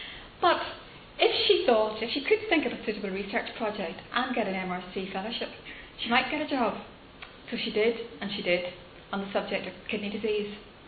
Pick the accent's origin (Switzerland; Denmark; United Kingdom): United Kingdom; Tandragee, Northern Ireland; This is Tandragee. This is my hometown now, about 100 years later.